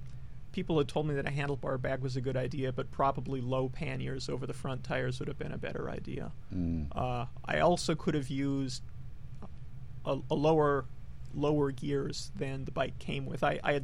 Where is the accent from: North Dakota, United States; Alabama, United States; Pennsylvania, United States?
North Dakota, United States; Fargo; Well, I grew up in Fargo, North Dakota